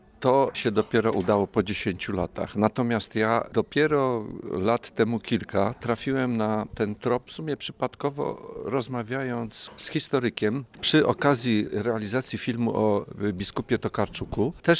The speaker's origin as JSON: {"language": "Polish", "town": "Stalowa Wola", "region": "Subcarpathian Voivodeship", "country": "Poland", "tie": "born or raised there", "said": "urodziłem się w Stalowej Woli, tam spędziłem dzieciństwo"}